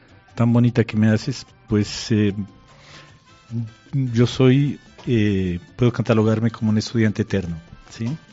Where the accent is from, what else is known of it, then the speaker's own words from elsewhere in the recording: Pasto, Nariño, Colombia; nací aquí en Pasto, me formé en un colegio, en primaria, en un colegio que desapareció, que se llamaba La Enseñanza, donde hoy en día es el Militar Colombia.